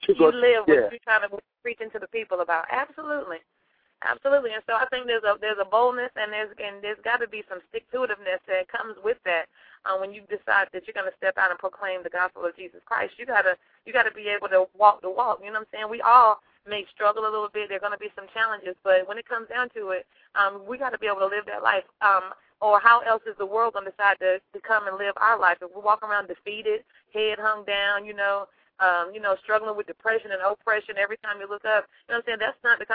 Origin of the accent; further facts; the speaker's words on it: North Carolina, United States; accent: southern drawl; But no, I'm from North Carolina. I'm sure you can hear that southern drawl a little bit.